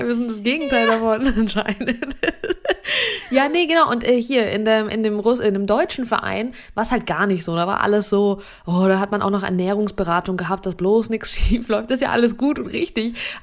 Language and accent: German; Saint Petersburg, Russia; St. Petersburg, meine Heimatstadt